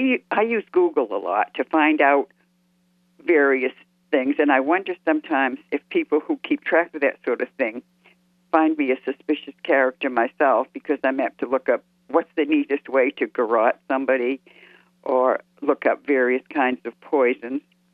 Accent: Salem, Massachusetts, United States; Salem, Massachusetts, my hometown. I was born and raised in that magical city, went to school there, know it well.

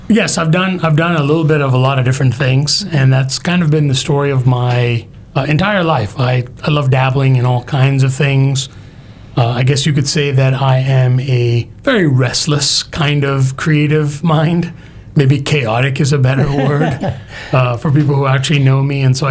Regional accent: Pakistan; moved away as an adult; now in United States; I'm originally from Pakistan and moved over to the States in 96 to go to school.

